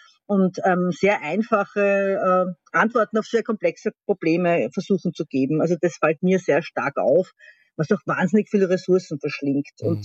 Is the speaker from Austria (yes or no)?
yes; Austria; Also zum Beispiel, dass bei uns in Österreich im Parlament gebetet wird